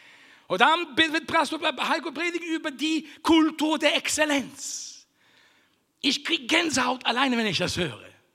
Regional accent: Italy; Wir können nichts entschuldigen mit unserer Mentalität.

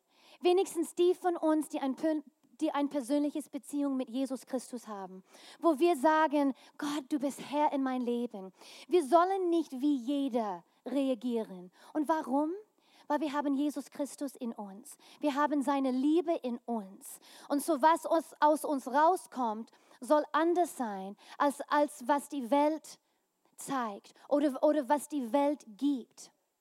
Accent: Canada; now in Germany; ich komme aus Kanada, mein Mann aus Amerika.

